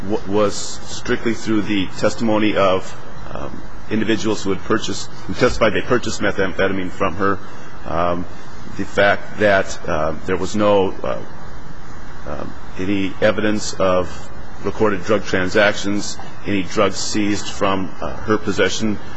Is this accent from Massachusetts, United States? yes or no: no; Great Falls, Montana, United States; I'm from Great Falls, Montana